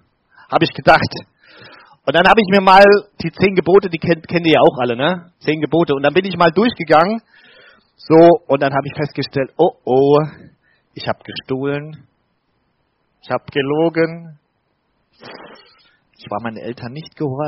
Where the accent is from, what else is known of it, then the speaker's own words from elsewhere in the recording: Bavaria, Germany; Ich komme nämlich aus dem Spessart und da gibt es die berühmten Spessart-Räuber.